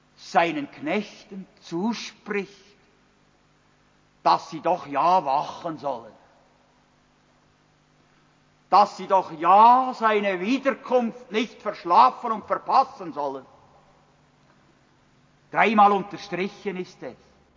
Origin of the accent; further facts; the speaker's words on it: Switzerland; Bei uns in der Schweiz, vom Gemeinderat zum Kantonsrat bis zum Bundesrat